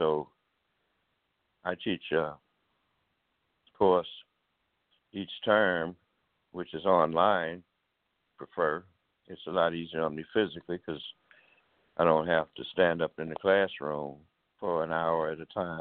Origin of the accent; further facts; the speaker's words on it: Alabama, United States; later received an honorary commission as a lieutenant colonel from the state of Alabama, which is my home state.